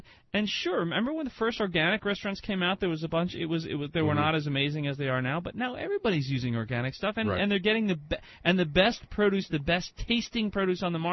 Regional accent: New Jersey, United States; And we're from Jersey, so you better watch out.

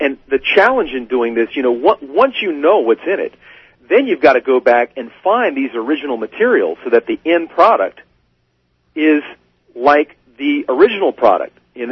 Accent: United States; I'm an American

